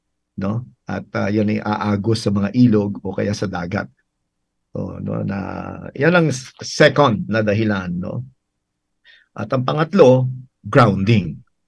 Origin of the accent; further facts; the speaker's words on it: Pola, Mimaropa, Philippines; sapagkat ang Tilamaan ay yung aking home province, no. Oh, yung Oriental Mindoro. No, ako po ay pinanganak sa Pola.